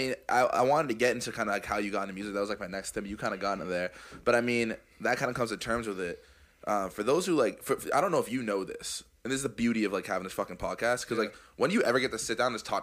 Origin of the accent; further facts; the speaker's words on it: Massachusetts, United States; Like I'm not from Boston. I'm a Yuppie, but I mean I'm from the Cape.